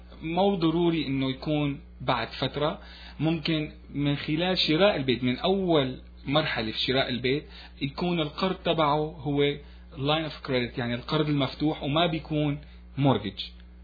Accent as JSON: {"language": "Arabic", "region": "Al-Hasakah Governorate", "country": "Syria", "tie": "born or raised there", "moved": "as an adult", "lives_now": "Montreal, Canada", "said": "انا ابن سوريا، ابن محافظة الحسكة"}